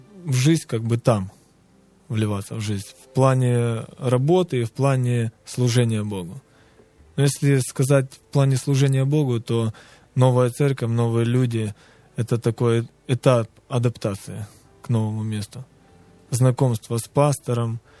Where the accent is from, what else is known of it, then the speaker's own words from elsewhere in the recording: Poltava, Poltava Oblast, Ukraine; Я сам из Полтавы, полтавчанин, поэтому...